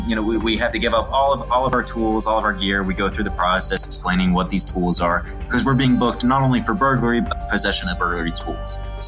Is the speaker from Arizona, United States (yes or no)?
no; Florida, United States; Like, I'm from Florida.